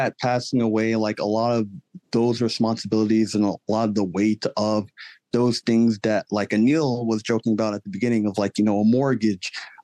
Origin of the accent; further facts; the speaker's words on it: Lawrenceville, Georgia, United States; But ultimately, I grew up in Lawrenceville, Georgia, to two Nigerian parents.